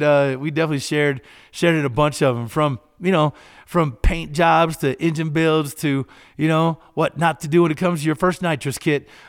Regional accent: Kentucky, United States; We had a little hangout in my little small town, and I grew up in Kentucky.

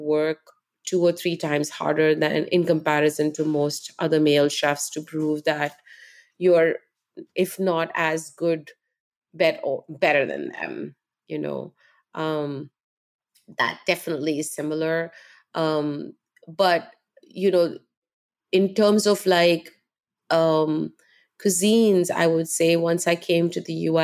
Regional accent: India; now in United States; I moved from India because I felt like I wanted to learn more and I wanted to grow and I wanted to explore my life and see what was out there outside of India.

